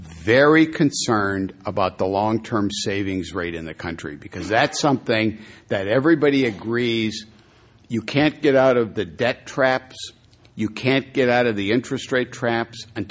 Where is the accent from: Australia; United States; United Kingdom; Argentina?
United States; Wisconsin; I think it's actually, in this economy, extraordinary that even in my home state, Wisconsin, the pro-union vote got 47%.